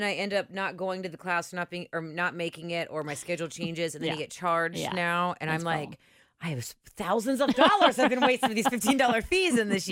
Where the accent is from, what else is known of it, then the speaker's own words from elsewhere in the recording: White Oak, Ohio, United States; I'm from White Oak, which is near Green Hills.